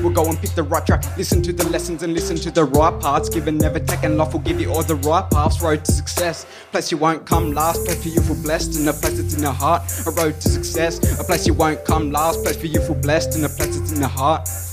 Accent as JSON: {"language": "English", "town": "Nowra", "region": "New South Wales", "country": "Australia", "tie": "born or raised there", "also_born_or_lived": "Queanbeyan", "lives_now": "Bulleye, Australia", "said": "Well, I'm a First Nations artist from the Eora Nation. I was born in Queanbeyan, but grew up in Nowra and Wreck Bay area. I now live in Bulleye and work throughout all regional New South Wales."}